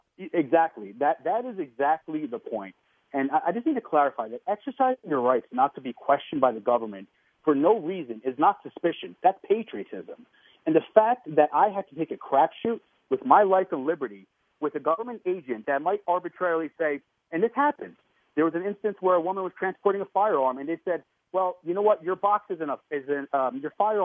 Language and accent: English; New Jersey, United States; I'm from New Jersey.